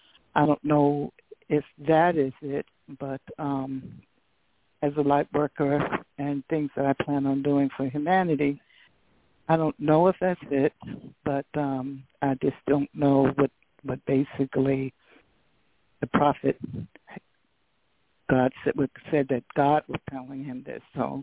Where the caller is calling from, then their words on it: Delaware, United States; from Delaware.